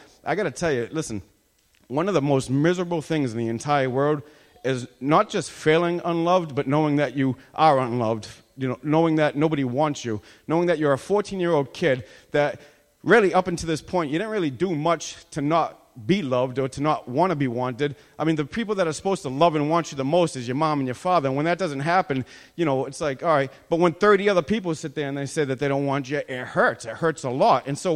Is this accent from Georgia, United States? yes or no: no; Lynn, Massachusetts, United States; I'm 39 years old. I'm from Lynn, Massachusetts.